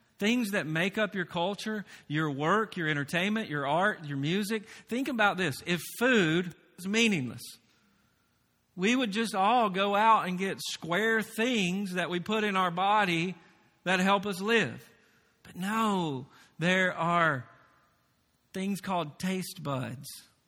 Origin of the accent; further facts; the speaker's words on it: Tennessee, United States; If you didn't know, I'm from the South. I'm from Tennessee.